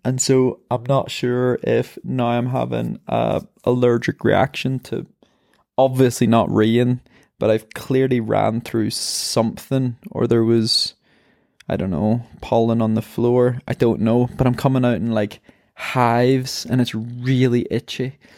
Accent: Ireland; I'm an Irish marathon runner.

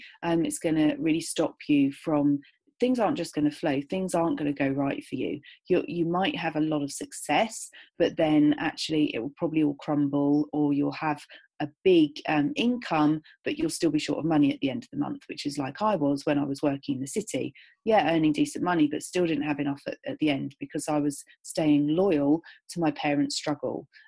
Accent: United Kingdom; I came from a time, especially being British, where, you know, my whole family are really shy.

